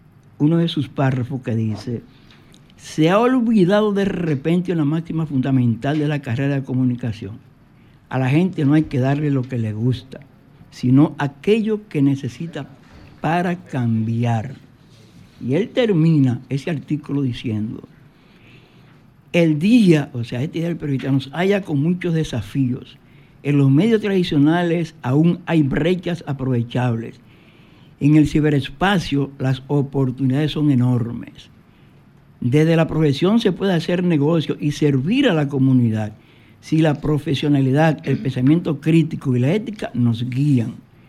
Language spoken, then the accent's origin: Spanish; Barahona, Dominican Republic; Él es de Pedernales, nosotros somos de Barahona.